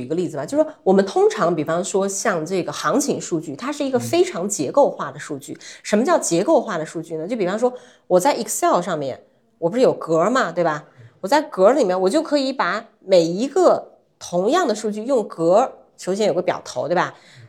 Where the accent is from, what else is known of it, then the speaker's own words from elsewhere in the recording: China; 我们中国人